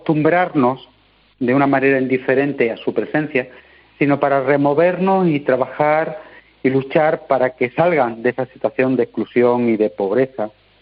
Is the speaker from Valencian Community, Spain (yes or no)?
no; Badajoz, Extremadura, Spain; yo he vivido 10 años en barrios marginales, en Badajoz, de donde soy diocesano, sacerdote de la diócesis de Mérida de Badajoz